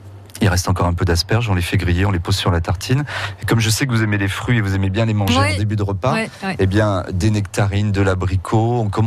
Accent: Nouvelle-Aquitaine, France; Moi je viens des Charentes, c'est brognon.

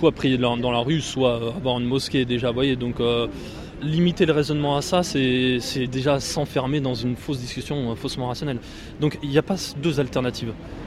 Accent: Montmorency, Île-de-France, France; born there; Je suis né en France en 1982, vers Montmorency

